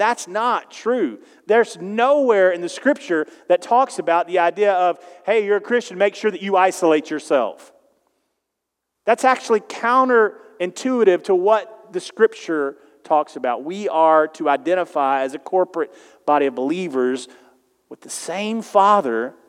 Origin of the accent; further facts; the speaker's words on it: Texas, United States; And again, I grew up in Southeast Texas where when even people came to the table, you stand as just kind of a sign of respect.